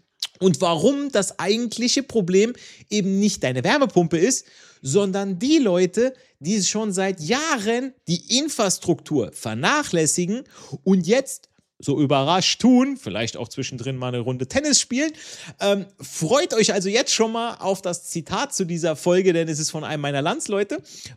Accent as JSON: {"language": "German", "region": "Berlin", "country": "Germany", "said": "Icke bin Berliner."}